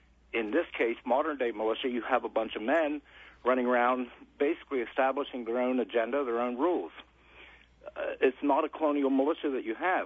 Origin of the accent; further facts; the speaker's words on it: Lewistown, Pennsylvania, United States; I'm from Lewistown, Pennsylvania, and if you look up the history of the Logan Guard